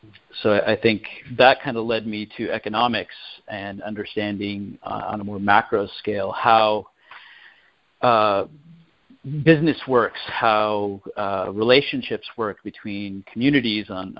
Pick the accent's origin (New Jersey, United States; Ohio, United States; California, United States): California, United States; also born or lived in Los Angeles; having been born in L.A. To immigrant parents, my mom's from Mexico and my dad's from Syria. I grew up in South Orange County